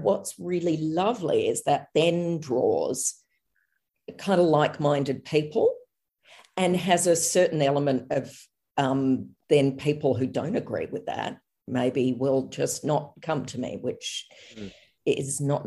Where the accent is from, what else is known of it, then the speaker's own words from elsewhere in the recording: Perth, Western Australia, Australia; I grew up in Perth and did work experience in a jewellery workshop.